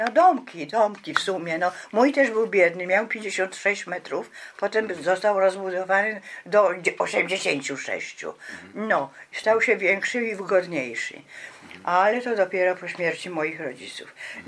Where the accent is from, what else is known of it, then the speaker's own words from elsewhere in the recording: Warsaw, Masovian Voivodeship, Poland; born there; now in Ożarów Mazowiecki, Poland; No to urodziłam się w Warszawie w 1935 roku, 21 maja.